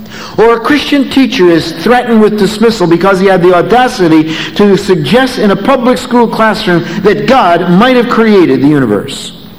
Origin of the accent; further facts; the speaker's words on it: Bristol, Pennsylvania, United States; I was a kid growing up in Bristol, Pennsylvania, attending grade school and junior high school and high school